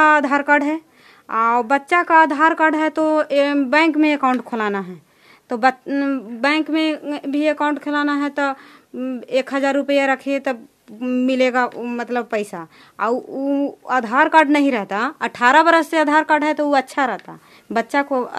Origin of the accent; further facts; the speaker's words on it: Purai, Bihar, India; मैं पुरै गाँव की रहने वाली हूँ और नालंदा जिला के हरनौत प्रखंड के पुरै गाँव में सीएम का काम करती हूँ।